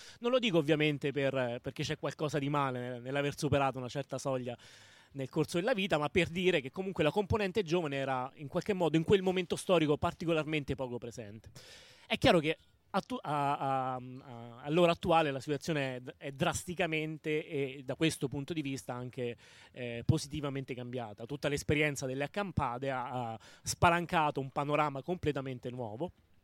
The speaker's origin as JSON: {"language": "Italian", "town": "L'Aquila", "region": "Abruzzo", "country": "Italy", "tie": "born or raised there", "said": "nella mia città natale, L'Aquila"}